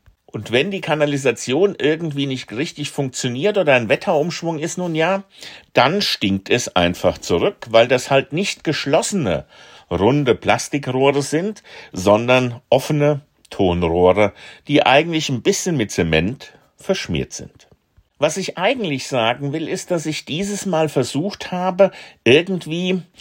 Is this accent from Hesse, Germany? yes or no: yes; Hesse, Germany; in meinem Haus, in meinem Heimatort im hessischen Hinterland, zudem mein Geburtshaus.